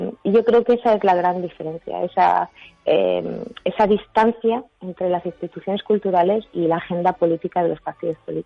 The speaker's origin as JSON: {"language": "Spanish", "country": "Spain", "moved": "yes", "lives_now": "United Kingdom", "said": "a pesar de que yo soy española, y me han dado todas las oportunidades de mi carrera, toda mi carrera, llevo casi 20 años aquí"}